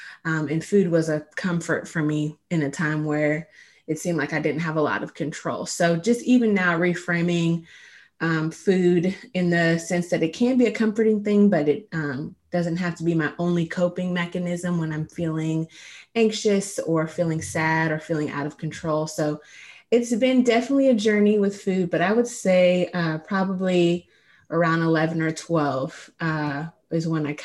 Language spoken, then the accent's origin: English; the South, United States; And I grew up in the South, so it wasn't said like that.